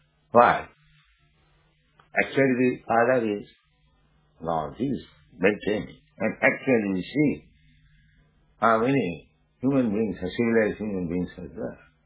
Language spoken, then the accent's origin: English; India; English is a second language; So many people, they say, India is starving. I say, I am Indian. I never see any man starving and dying.